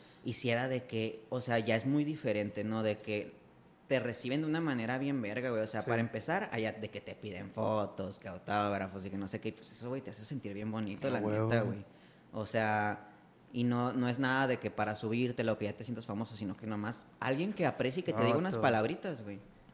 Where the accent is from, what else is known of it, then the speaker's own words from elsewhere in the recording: San Luis Potosí, Mexico; De donde soy, güey. O sea, yo la neta a mí me encanta, güey. O sea, yo amo San Luis, güey, te lo juro.